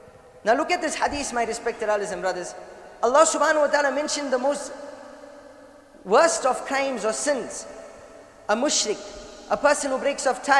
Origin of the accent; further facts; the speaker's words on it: South Africa; No, I'm not an Indian, I'm a South African.